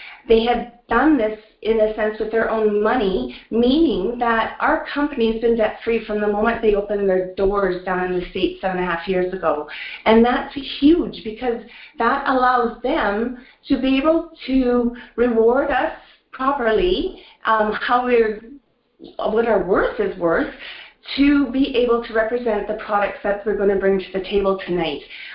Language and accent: English; Saskatchewan, Canada; I am from Saskatchewan, Canada